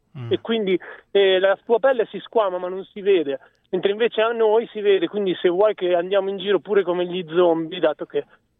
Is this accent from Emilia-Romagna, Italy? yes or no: yes; Ravenna, Emilia-Romagna, Italy; born there; sono nato a Ravenna, parlo così, sono nero.